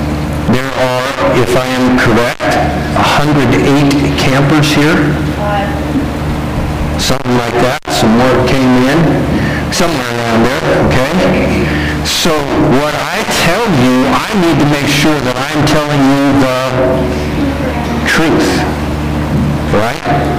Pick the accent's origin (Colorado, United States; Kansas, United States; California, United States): Kansas, United States; I am from South Central Kansas, near Wichita, if you know where that is.